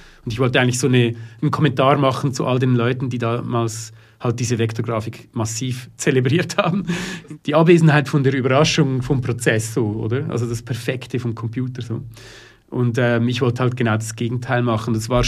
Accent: Switzerland; Das man einfach so spürt als Schweizer, würde ich jetzt mal behaupten.

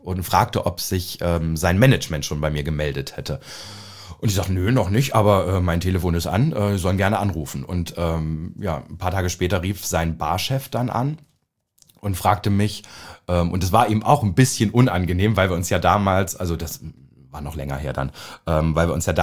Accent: Naumburg, Saxony-Anhalt, Germany; Also ich komme aus Naumburg an der Saale.

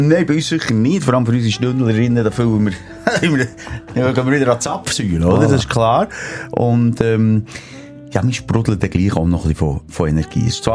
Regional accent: Switzerland; als Schweizer ist man sehr privilegiert.

